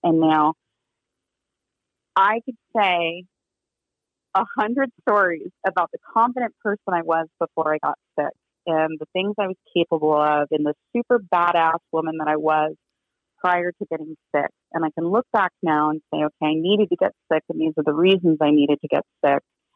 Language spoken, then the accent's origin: English; Florida, United States; also born or lived in Hawaii; now in Arizona, United States; I grew up in Florida. I lived in Hawaii.